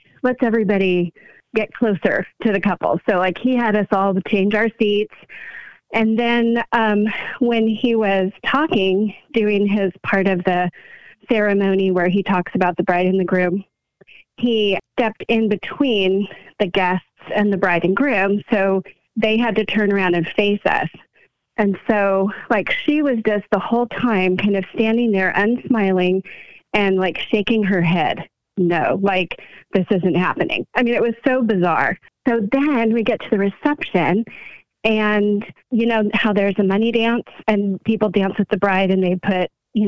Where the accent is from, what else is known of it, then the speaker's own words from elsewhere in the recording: California, United States; California.